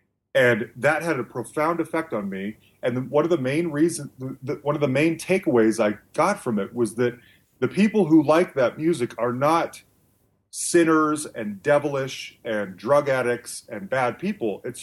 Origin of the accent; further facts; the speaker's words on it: Salt Lake City, Utah, United States; So growing up, I grew up in Salt Lake City, Utah. I grew up Mormon. Everyone else is mostly Mormon.